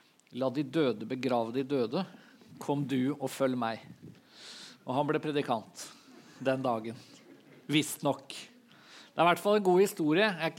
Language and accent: Norwegian; Vestfold, Norway; Jeg kom fra Vestfold